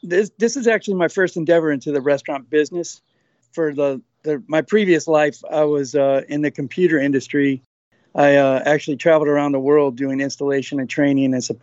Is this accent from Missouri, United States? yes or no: yes; St. Louis, Missouri, United States; moved away; Originally from St. Louis, Missouri.